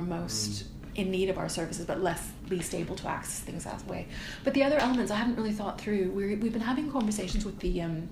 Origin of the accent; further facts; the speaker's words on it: Canada; So it's part, I think, of my being a North American, being Canadian, the structural solutions that we look for, you know, in this country for intractable problems always sort of bemuse me, actually.